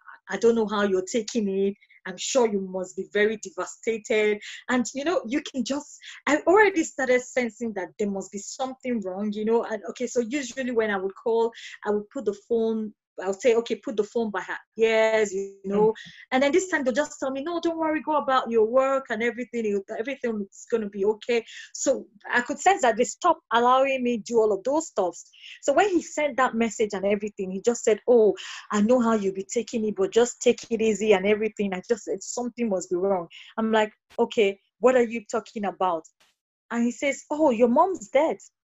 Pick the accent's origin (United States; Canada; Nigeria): Nigeria; also born or lived in Asia; now in Paris, France; I am a business growth and a digital marketing strategist. I'm a Nigerian, but I'm based in Paris. But before I came to Paris, I lived in Asia for 10 years.